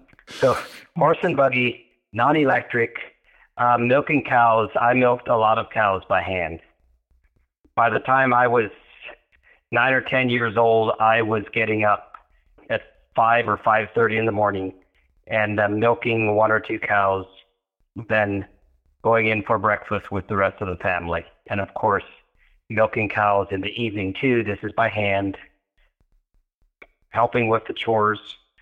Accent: Elmer, Ontario, Canada; born there; I was born in Canada, in Elmer, Ontario, an Amish community.

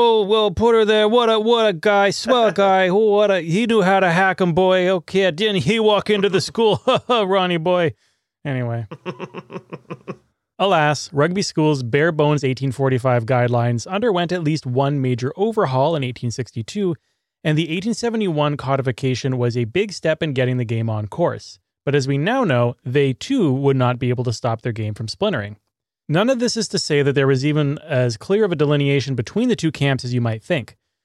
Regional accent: Edmonton, Alberta, Canada; Also, another piece of trivia, as a Canadian Edmonton boy who goes, ooh, Edmonton, England has been mentioned

